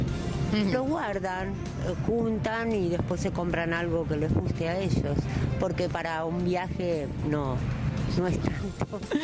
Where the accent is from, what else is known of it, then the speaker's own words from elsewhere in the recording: Argentina; Bueno, soy argentina.